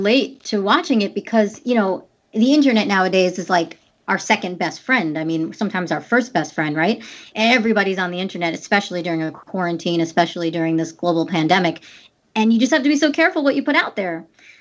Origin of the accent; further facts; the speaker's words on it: Long Island, New York, United States; I've actually, growing up in Long Island, New York, my sister... she's 4.5 years older than me